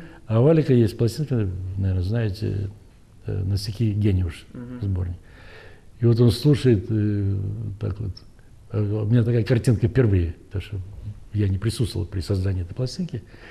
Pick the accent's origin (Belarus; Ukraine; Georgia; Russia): Belarus; Хоть у меня католики, родители, Валик православный, хотя мы все из Беларуси.